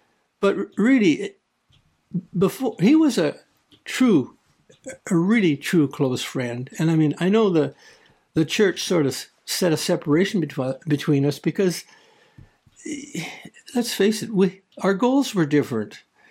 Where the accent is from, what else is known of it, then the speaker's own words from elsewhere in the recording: Coquitlam, British Columbia, Canada; I was raised in Coquitlam, and my neighbor, his name was Albert. We grew up together. He was born in June of 43, and I was born in April of 43